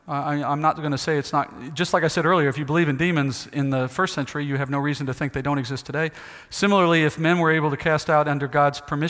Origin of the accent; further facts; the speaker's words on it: United States; I'm an American. I was in the military. I'm pro-America, you know.